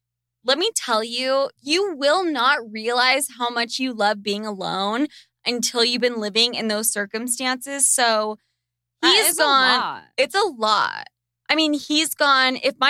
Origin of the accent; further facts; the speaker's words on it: Sandy, Utah, United States; I grew up in Sandy, Utah. I spent a lot of my childhood memories there.